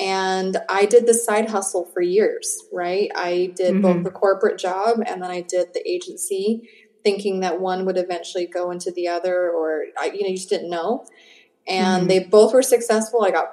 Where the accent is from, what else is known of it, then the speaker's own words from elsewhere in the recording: United States; born there; my parents are both born and raised in Cuba. And so I'm the first child actually born on both sides of the family in the United States.